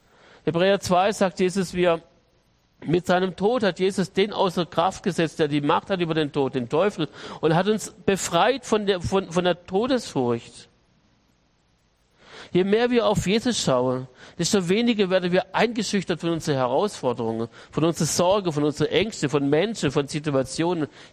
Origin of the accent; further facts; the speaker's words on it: Stuttgart, Baden-Württemberg, Germany; ich bin im Stuttgarter Flughafen groß geworden, ich bin nicht geflogen, ich war erst Anfang 20, als ich zum ersten Mal geflogen bin